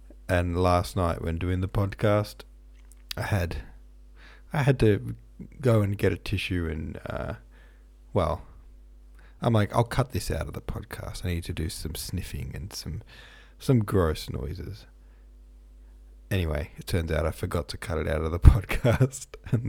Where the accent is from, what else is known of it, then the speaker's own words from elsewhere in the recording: United Kingdom; accent: British RP; In fact, it's a British RP accent I was taught in school. So just imagine a pretentious, slightly posh Brit, and you get the gist of it.